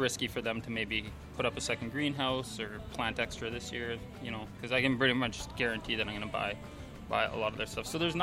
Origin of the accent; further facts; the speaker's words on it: Vancouver, British Columbia, Canada; moved away as an adult; now in Winnipeg, Canada; I grew up in Vancouver. I did my training in Vancouver. I worked there for a number of years before coming here.